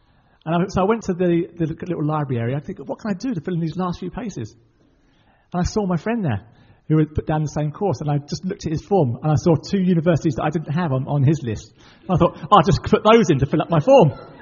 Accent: Middlesbrough, North East England, United Kingdom; born there; And even though I was born in Middlesbrough

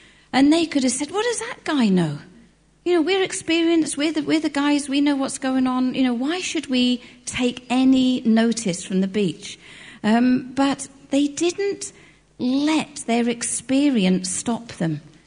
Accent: Selsey, South East England, United Kingdom; And from about the age of 12, I grew up in Selsey, and we lived just a stone's throw from the beach.

